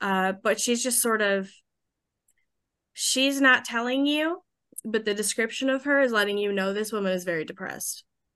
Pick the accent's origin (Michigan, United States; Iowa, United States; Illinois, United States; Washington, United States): Michigan, United States; as you know, we're from Michigan, so we get a lot of books that are representative of people from Michigan, or people from the Midwest.